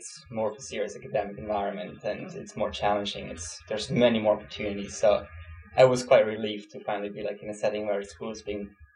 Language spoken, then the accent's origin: English; Switzerland; English is a second language; moved away; I was born and raised in Switzerland, but I moved here the first time in 2000, so about 5 years ago, and then again in 2003, so Europe.